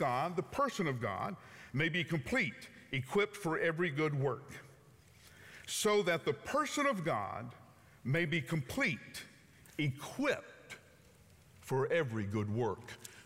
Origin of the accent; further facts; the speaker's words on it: Huntsville, Alabama, United States; I grew up in Alabama, you know that.